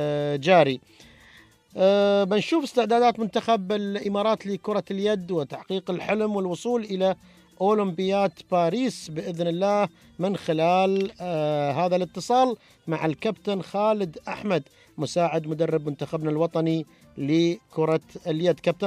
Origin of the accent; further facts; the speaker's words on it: Syria; أنا سوري في الكلمة